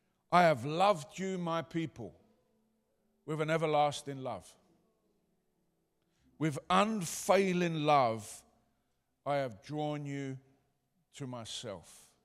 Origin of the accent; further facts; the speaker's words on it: London, United Kingdom; a boy from the East End growing up in the East End of London